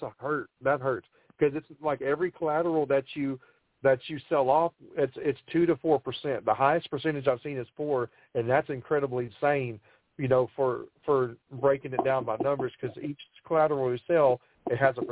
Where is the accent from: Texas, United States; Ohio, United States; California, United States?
Texas, United States; Athens; You know, and I'm originally from East Texas down there in Athens, where I'm originally born.